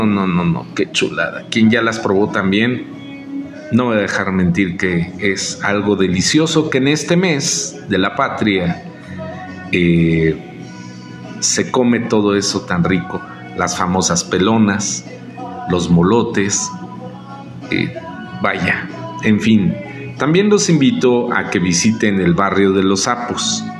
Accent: Puebla, Mexico; esto es un poco de la historia que nos enorgullece a los poblanos, porque aquí ha habido de todo

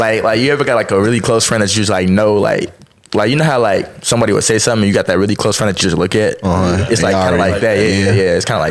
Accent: Madison, Illinois, United States; I make music too. I'm a content creator. I'm from the south suburb of Chicago too, Madison.

